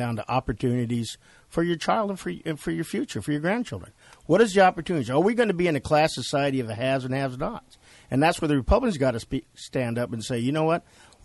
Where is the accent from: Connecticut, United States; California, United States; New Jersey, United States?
California, United States; Los Angeles; born there; I'm actually from Los Angeles, born just a few miles south of here.